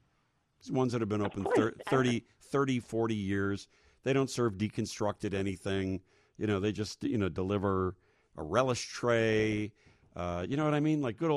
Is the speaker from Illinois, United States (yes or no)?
yes; Chicago, Illinois, United States; But you know, I'm from the Chicago neighborhoods, and you know, grew up on Chicago thin crust.